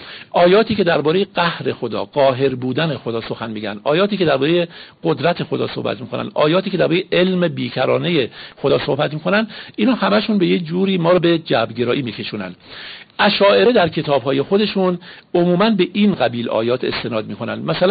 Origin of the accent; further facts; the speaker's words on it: Iran; born there; ما که شیعه هستیم و در ایران به دنیا اومدیم،